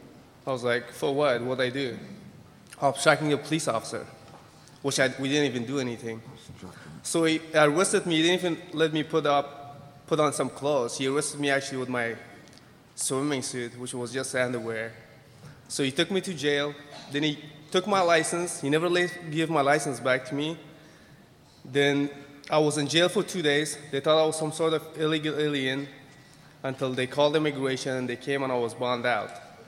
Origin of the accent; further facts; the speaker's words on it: Afghanistan; English is a second language; moved away as an adult; now in United States; I'm from Afghanistan. I came here 2 years ago as a political asylum.